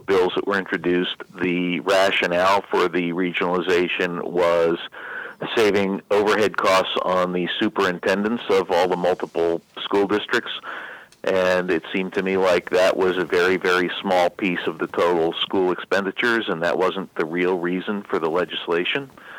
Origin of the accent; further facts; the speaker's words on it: New York, United States; I would say that is a very nice building in comparison to where any place I went to public school or I grew up on Long Island.